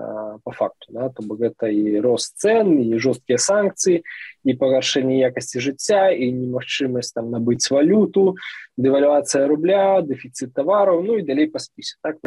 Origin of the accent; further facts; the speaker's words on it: Salihorsk, Minsk Region, Belarus; Ну, я сам з Сальорску